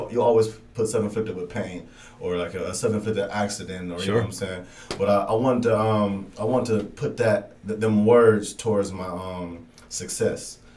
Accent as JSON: {"language": "English", "country": "Jamaica", "said": "because I'm Jamaican. I'm like, man, I live in y'all country."}